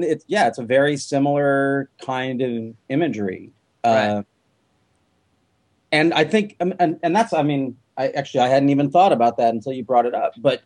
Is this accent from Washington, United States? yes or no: yes; Olympia, Washington, United States; I'm from Olympia, I'm the closest thing you got.